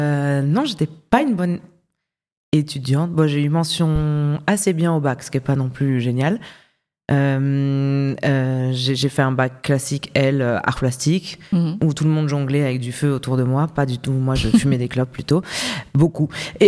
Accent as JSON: {"language": "French", "town": "Toulouse", "region": "Occitanie", "country": "France", "tie": "born or raised there", "said": "Moi, je viens de France, de Toulouse. Je suis née à Toulouse, mais j'ai grandi autour de Toulouse."}